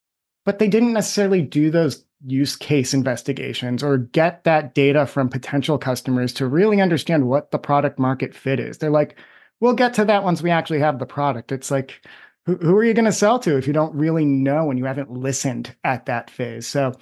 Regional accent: United States; That's coming from my position here in Boston. I'm an American.

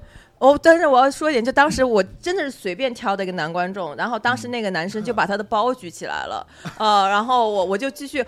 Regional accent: Nanjing, Jiangsu, China; 因为我是南京人，就是烤鸭对南京人来说是一个非常非常重要的东西

